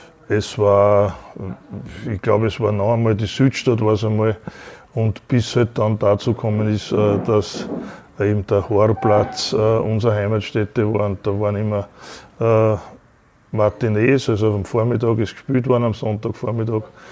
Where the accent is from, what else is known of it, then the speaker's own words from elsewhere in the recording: St. Pölten, Lower Austria, Austria; also born or lived in Innsbruck; Ja, ist meine Geburtsstadt. St. Pölten wohnt zwar nicht direkt da, sondern am Land, aber im Bezirk St. Pölten.